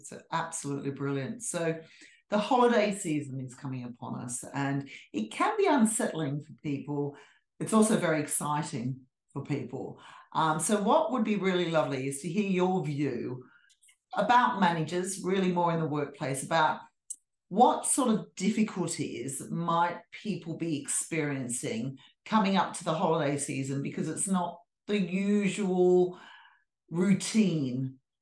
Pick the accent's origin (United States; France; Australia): Australia; now in United Kingdom; I live in the UK. I grew up in Australia.